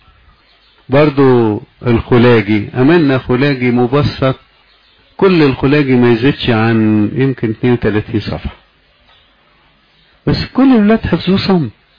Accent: Alexandria, Alexandria Governorate, Egypt; الموجودة عندنا في اسكندرية

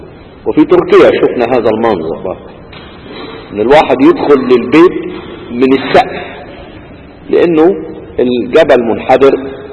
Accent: Egypt; ربما يكون صعب علينا كمصريين ان احنا نسمع عن قرى على جبل، ودليل ان الجبال بتاعتنا اللي احنا نعرفها جبال جرداء

